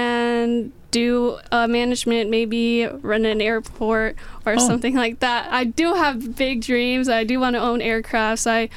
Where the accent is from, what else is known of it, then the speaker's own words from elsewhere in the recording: Houston, Texas, United States; Yes, so I'm from Houston, Texas.